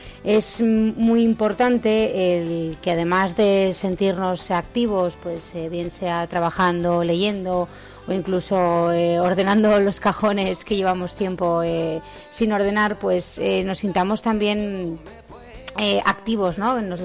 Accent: Spain; me enorgullece de lo que somos la sociedad española

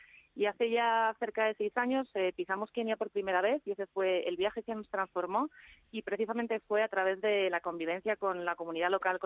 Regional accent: Spain; moved away as an adult; Hace ya casi 16 meses que salí de España

